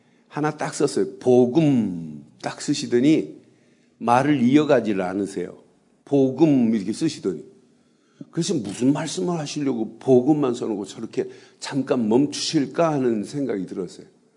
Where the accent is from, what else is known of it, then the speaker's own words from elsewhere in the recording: South Korea; 난 한국에서 온 목사입니다.